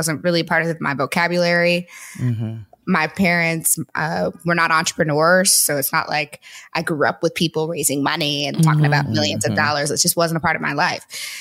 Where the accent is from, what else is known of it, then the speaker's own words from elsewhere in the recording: St. Louis, Missouri, United States; now in Nashville, United States; So I moved to Nashville, which is where my parents live. I'm from St. Louis originally, but they've been here for 10 years.